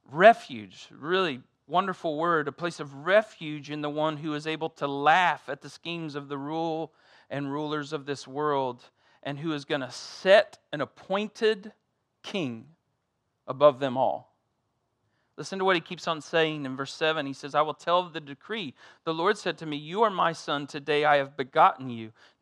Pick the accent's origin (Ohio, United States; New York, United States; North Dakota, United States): Ohio, United States; accent: Southern Ohio; The Southern Ohio language coming out there just a little bit. You'd think I was from Southern Alabama. Turns out, Midwest.